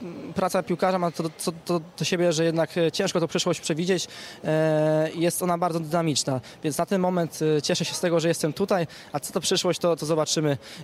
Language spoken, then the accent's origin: Polish; Warsaw, Masovian Voivodeship, Poland; Można tak powiedzieć, tak, z tej czarnej strony Warszawy.